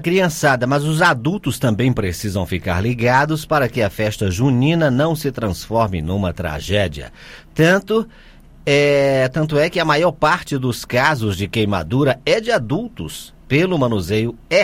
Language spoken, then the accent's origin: Portuguese; Northeast Region, Brazil; principalmente lá na minha terra, no Nordeste